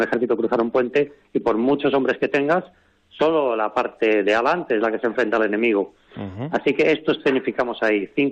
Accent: Madrid, Community of Madrid, Spain; Y somos de Madrid, la mayoría de nosotros

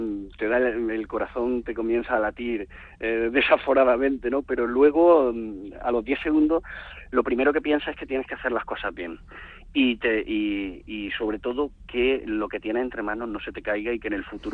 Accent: Spain; Somos 20 investigadores españoles

